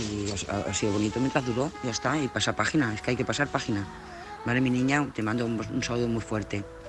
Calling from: Lloret de Mar, Catalonia, Spain; de Llores de Mar

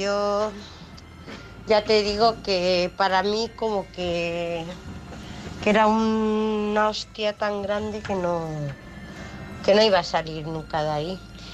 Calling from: United Kingdom; del Reino Unido.

